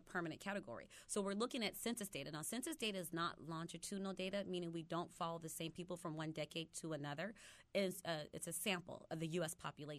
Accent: Los Angeles, California, United States; I'm from Los Angeles, so geography here is a little new to me.

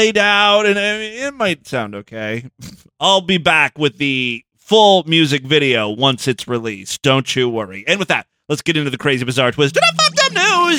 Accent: Ohio, United States; I don't mean to be rude, but I grew up in Northeast Ohio. We have lots of Amish people, or Mennonites or something.

